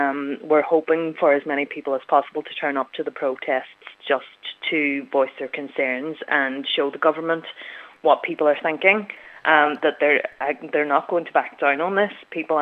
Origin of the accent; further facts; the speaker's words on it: Inishowen, County Donegal, Ireland; I'm from Inishowen.